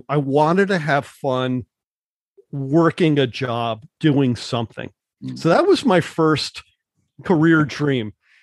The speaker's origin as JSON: {"language": "English", "town": "New Haven", "region": "Connecticut", "country": "United States", "tie": "born or raised there", "said": "I'm going to take you back to when I was about 5 or 6 years old growing up in New Haven, Connecticut."}